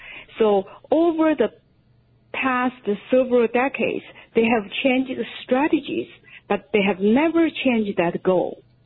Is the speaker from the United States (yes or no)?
no; China; I grew up in China.